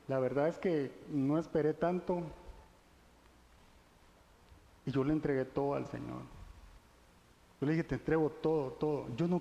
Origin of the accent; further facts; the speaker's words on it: Guatemala; nosotros somos de Guatemala y vivimos en este lindo país